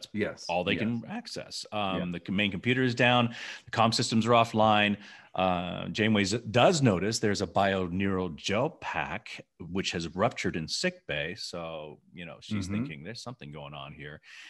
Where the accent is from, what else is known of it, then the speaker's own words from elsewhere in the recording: Memphis, Tennessee, United States; growing up in Memphis, Tennessee, I took martial arts from the same teacher who taught … Master Kong Ri.